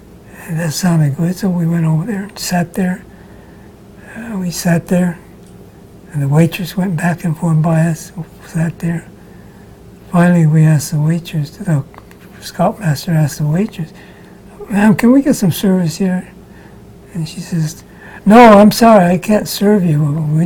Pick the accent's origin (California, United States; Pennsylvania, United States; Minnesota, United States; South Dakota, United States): California, United States; Redlands; born there; I was born in Redlands, California.